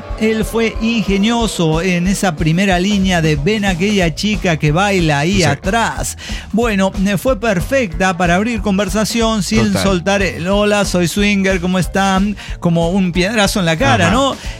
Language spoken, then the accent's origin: Spanish; Jalisco, Mexico; Es porque soy mexicano. Póngale de Jalisco